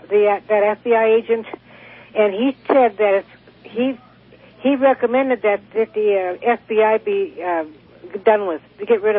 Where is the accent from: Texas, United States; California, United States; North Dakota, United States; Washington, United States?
North Dakota, United States; now in Reading, United States; It reminded me of when I grew up in North Dakota when we had gravel roads.